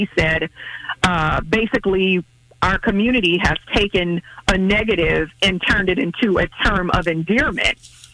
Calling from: Kansas City, United States; I am calling from Kansas City.

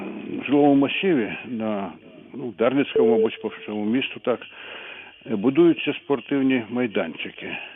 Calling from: Kyiv, Ukraine; Я з Києва.

